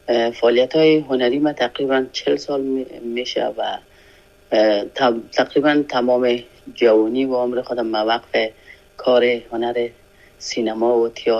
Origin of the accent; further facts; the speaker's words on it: Afghanistan; moved away as an adult; now in France; من تقریبا یک 5 روز 6 روز بعد از او از افغانستان برآمدم، فرانسه آمدم